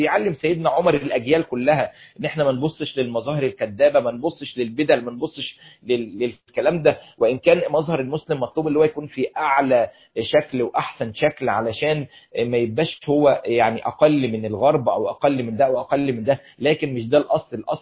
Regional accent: Egypt

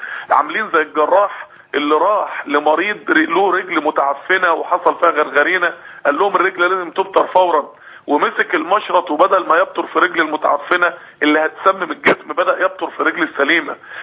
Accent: Egypt; احنا عندنا في مصر

